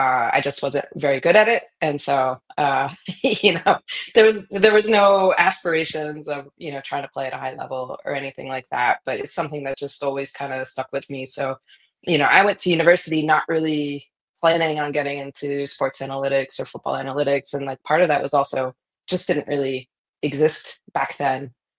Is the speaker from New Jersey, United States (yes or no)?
no; Massachusetts, United States; So it's pretty obvious from my accent. I grew up in the States. I grew up in a small town outside of Boston